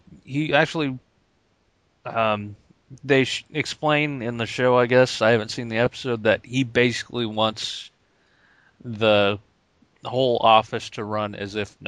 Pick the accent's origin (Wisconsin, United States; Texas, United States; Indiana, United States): Indiana, United States; Actually, the show is actually based in my home state of Indiana, the fictional town of Pawnee.